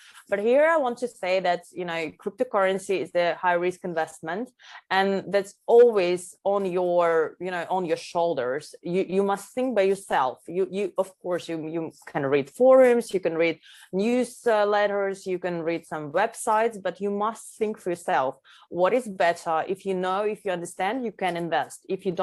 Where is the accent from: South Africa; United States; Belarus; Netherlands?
Belarus; English is a second language; you are from Belarus, so and I'm also from Belarus